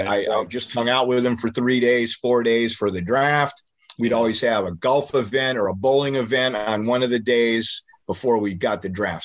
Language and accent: English; Fort Myers, Florida, United States; We grew up here in Fort Myers.